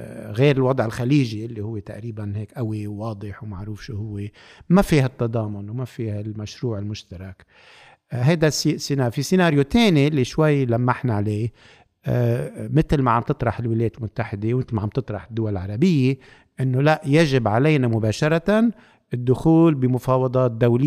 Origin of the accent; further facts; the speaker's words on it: Lebanon; وعندي علاقاتي كمان أنا كلبناني بقول يعني بدون زيادة عواطف